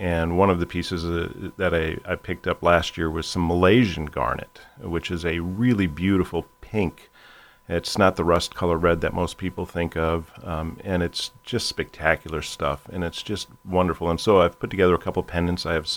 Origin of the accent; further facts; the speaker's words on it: Winona, Minnesota, United States; I grew up in Winona, Minnesota, spent a lot of time down in this area.